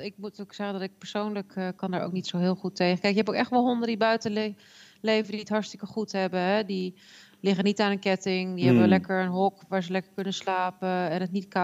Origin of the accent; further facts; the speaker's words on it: Netherlands; nu weet ik ook wel dat wij als Nederlanders ook wel anders met onze huisdieren omgaan dan over het algemeen de Fransen.